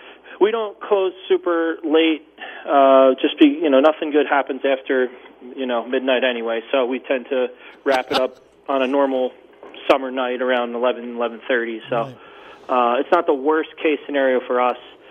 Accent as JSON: {"language": "English", "town": "Asbury Park", "region": "New Jersey", "country": "United States", "said": "I'm from New Jersey, originally from Asbury Park, and I have a lot of friends in Asbury that have restaurants"}